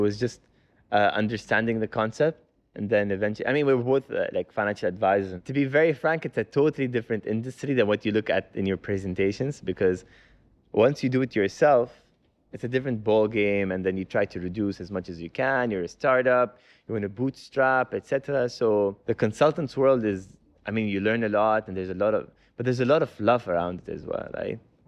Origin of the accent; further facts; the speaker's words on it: Dubai, United Arab Emirates; starting with Dubai as a homegrown concept, because we're both from Dubai and we wanted to start something from Dubai itself rather than franchising.